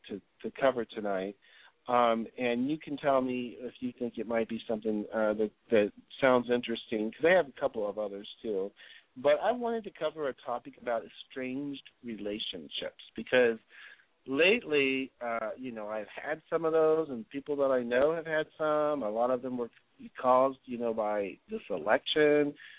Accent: Midwest, United States; growing up in the Midwest. And then I moved out here to California, and slowly I got introduced, you know, to food that really bites you back.

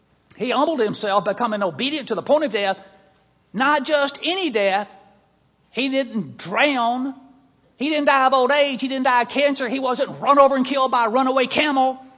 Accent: Mississippi, United States; now in Chicago, United States; I'm from Mississippi. If I had my way about it, I would be in Mississippi. Would like to retire down there.

